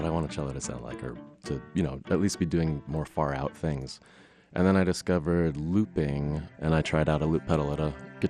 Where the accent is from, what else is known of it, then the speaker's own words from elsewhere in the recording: Atlanta, Georgia, United States; I'm a cellist from Atlanta.